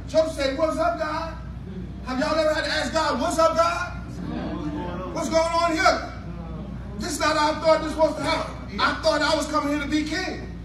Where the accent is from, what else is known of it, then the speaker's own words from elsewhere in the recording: Nassau, New Providence, Bahamas; I'm from the old school, because when I grew up in Nassau, they used to tell me fairy stories, Sister Angela.